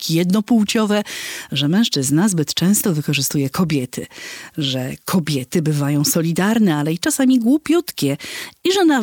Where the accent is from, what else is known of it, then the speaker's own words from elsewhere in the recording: Łomża, Podlaskie Voivodeship, Poland; Ja go zapamiętam, bo oboje jesteśmy z Łomży.